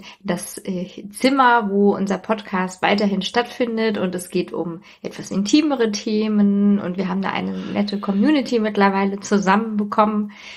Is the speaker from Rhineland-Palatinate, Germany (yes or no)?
no; Frankfurt, Hesse, Germany; Also, ich komme ja hier aus Frankfurt.